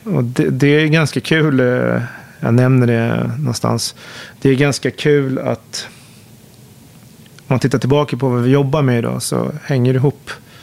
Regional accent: Stockholm, Stockholm County, Sweden; Och tillbaka till min uppväxt där i Högdalen, som är en förort som...

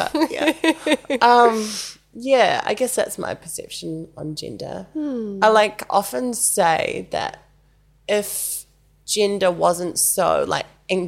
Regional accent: Raumati South, Wellington, New Zealand; I grew up in Kapiti, Raumati South, which is lovely coastal village, and like about 45 minutes away from Wellington, so that's where I'm from. My dad is from Hastings, Wairoa area. And my mum is from Pukerua Bay

